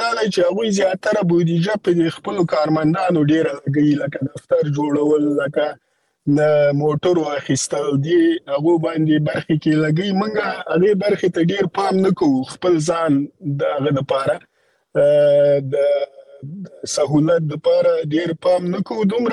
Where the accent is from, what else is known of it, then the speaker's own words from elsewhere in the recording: Afghanistan; مونږ خپل افغانان یو او مونږ د وطن د سره ځانګړي مینه لرو